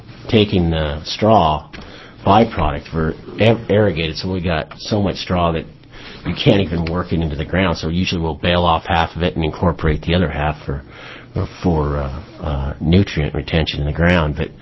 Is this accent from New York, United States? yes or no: no; Klamath Falls, Oregon, United States; I'm from Klamath Falls, Oregon. I farm a farm down there